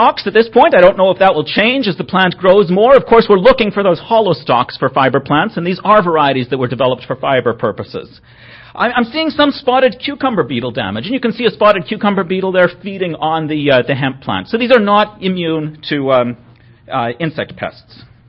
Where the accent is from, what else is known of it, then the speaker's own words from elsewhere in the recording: Canada; now in United States; And I'm a Canadian. I'm actually moving back to Canada in a few weeks